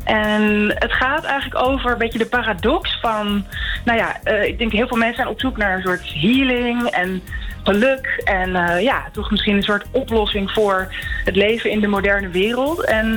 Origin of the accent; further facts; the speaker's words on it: Amsterdam, North Holland, Netherlands; Maar voor dit album ga ik weer terug naar mijn thuisstad, naar Amsterdam.